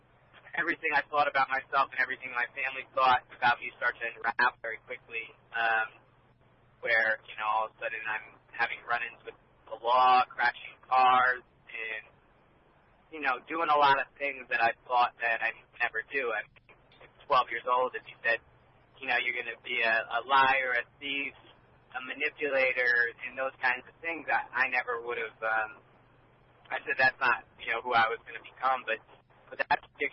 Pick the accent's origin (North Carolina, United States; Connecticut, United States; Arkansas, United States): Connecticut, United States; I grew up in Connecticut and got very addicted very quickly in my adolescence